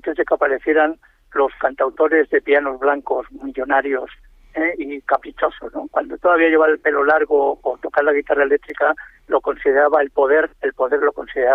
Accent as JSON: {"language": "Spanish", "town": "Alicante", "region": "Valencian Community", "country": "Spain", "tie": "born or raised there", "also_born_or_lived": "Madrid", "said": "yo soy alicantino, aparte de haber pegado 30 años en Madrid, yo soy alicantino, quiero decir que yo he visto crecer mi ciudad, crecer la comarca, crecer los pueblos costeros"}